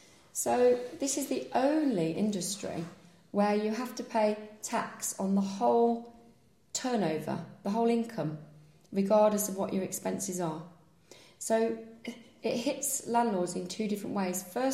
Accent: East Midlands, United Kingdom; And we know people with holiday lets because we're from the Peak District.

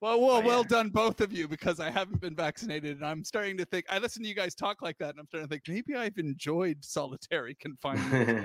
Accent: United Kingdom; moved away as an adult; I came out of Britain. So I did a lot of comedy in Britain. I was my career was in Britain for 15 years as … Then I moved here.

